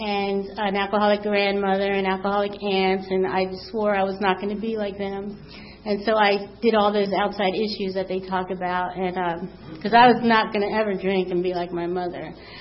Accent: New Jersey, United States; born there; Okay, so I was born in New Jersey at a very young age.

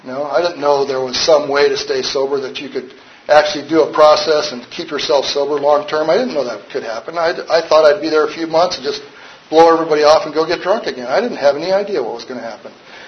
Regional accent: Montana, United States; I trusted him because he was from my home state

